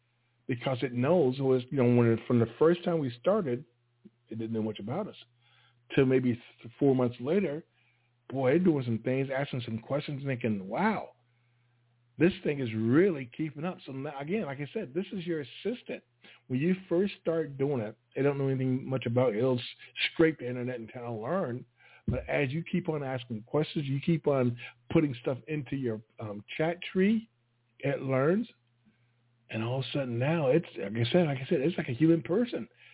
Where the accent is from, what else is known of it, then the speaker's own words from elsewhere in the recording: Plattsburgh, New York, United States; Plattsburgh, New York, my hometown, my guest Friday's hometown.